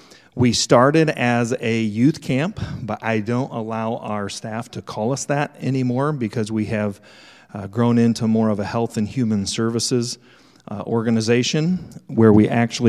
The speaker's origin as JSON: {"language": "English", "town": "West Des Moines", "region": "Iowa", "country": "United States", "tie": "born or raised there", "said": "So growing up in West Des Moines, I was sheltered from a lot of what goes on even in our own backyard."}